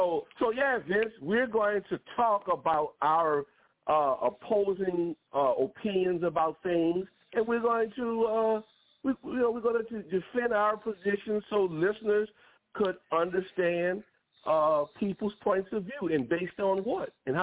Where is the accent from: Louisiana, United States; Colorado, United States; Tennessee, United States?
Louisiana, United States; New Orleans to Baton Rouge. So just setting the record straight about the geographical locations in my home state.